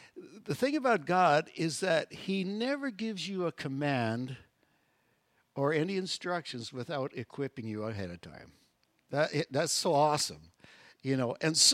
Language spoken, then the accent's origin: English; Edmonton, Alberta, Canada; when I was born and raised in Edmonton, it's like I'm a city boy.